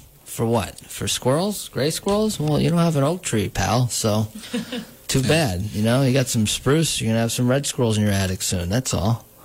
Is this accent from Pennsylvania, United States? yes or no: no; New York, United States; I mean, I grew up in Ulster County my whole life.